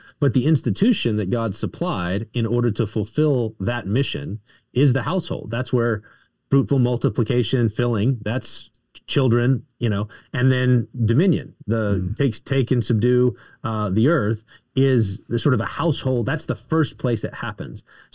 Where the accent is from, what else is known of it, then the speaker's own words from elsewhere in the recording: Texas, United States; And I grew up in the South in Texas, in a kind of a suburban sort of setting.